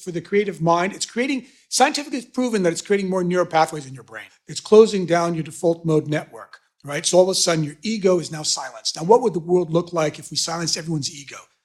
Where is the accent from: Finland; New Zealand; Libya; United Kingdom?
New Zealand; born there; also born or lived in United States; And so I was born in New Zealand. And lived in the States.